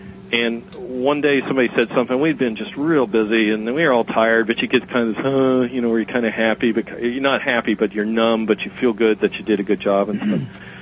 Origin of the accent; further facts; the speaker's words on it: New Jersey, United States; oh crap, I'm from Jersey.